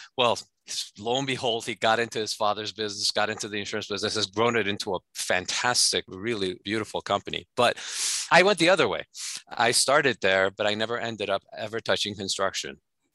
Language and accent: English; Iran; moved away; I'm a first generation immigrant. We came here from Iran. My dad had his own business. He had a construction business and it back in Iran.